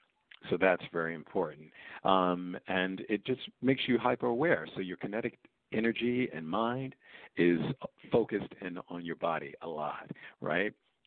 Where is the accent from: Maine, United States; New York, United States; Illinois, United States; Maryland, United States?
New York, United States; Queens; I always have been dancing in our house and things like that, where I grew up in Queens, New York.